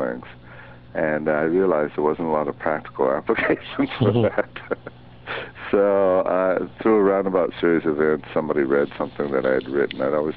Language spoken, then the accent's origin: English; California, United States; also born or lived in Oklahoma; I was born in Oklahoma and raised in California.